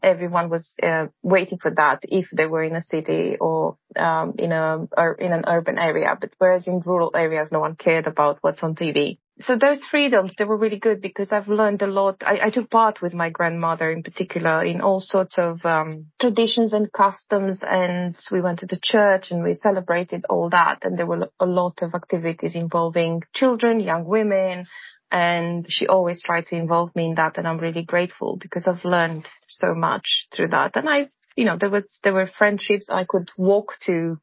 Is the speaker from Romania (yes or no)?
yes; Romania; English is a second language; I think my childhood and, you know, growing up in communist and post-communist Romania, it was simply a world of contrasts.